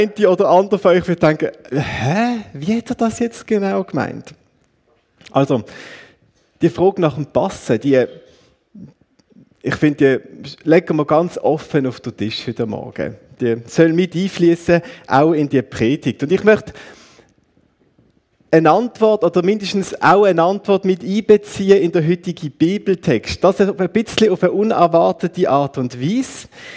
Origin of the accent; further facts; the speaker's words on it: Basel, Basel-Stadt, Switzerland; Ich als Basler, von weit weg, aus einer fremden Kultur, mit einem ziemlich lustigen Akzent